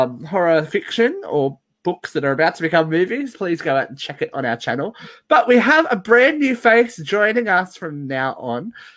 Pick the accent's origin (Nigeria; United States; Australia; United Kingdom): Australia; And Luke, you are notoriously good at dressing up your child for Halloween, even though we're Australian.